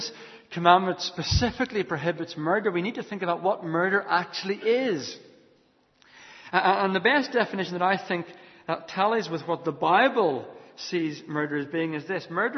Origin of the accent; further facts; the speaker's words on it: United Kingdom; I find that a real challenge as a Christian living as a British citizen.